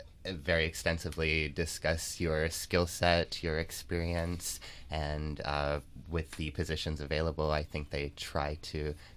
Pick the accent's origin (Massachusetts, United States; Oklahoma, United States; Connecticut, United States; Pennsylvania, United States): Pennsylvania, United States; now in Palm Beach County, United States; No, I'm originally from Pennsylvania. I've been here for about 4 years.